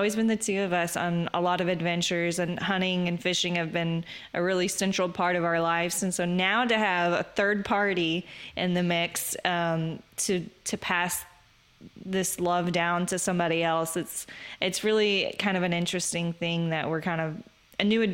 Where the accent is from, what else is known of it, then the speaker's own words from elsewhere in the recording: Texas, United States; So I'm born and raised in Texas. My family's actually from South Dakota